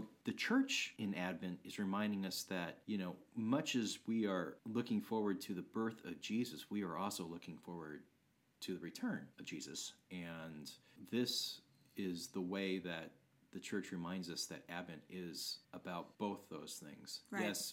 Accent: Idaho, United States; And, you know, I grew up in Idaho, so we were right across, and ash, I remember ash falling

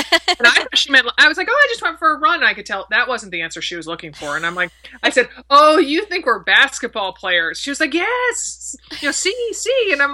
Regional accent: Connecticut, United States; but I'm from Connecticut, and that's the price of admission for living in Connecticut is learning how to play tennis.

